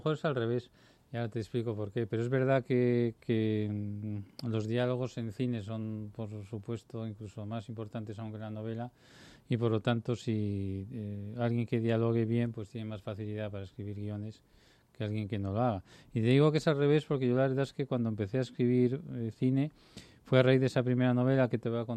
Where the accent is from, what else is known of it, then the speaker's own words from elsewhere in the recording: Madrid, Community of Madrid, Spain; y además yo soy madrileño, por lo tanto es la ciudad que yo conozco mejor